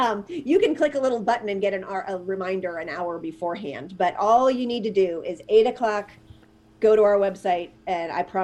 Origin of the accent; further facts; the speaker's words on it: California, United States; It was actually 2 years ago today that we cut the ribbon on our first California program, my home state.